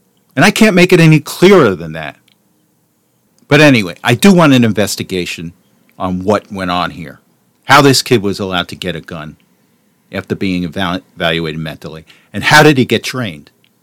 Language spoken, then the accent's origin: English; Teaneck, New Jersey, United States; I grew up in Teaneck, New Jersey, a multicultural community.